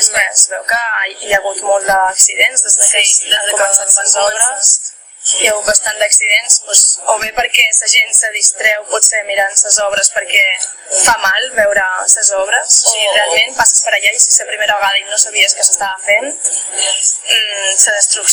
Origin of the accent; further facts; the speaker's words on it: Balearic Islands, Spain; Nosaltres som menorquins pel territori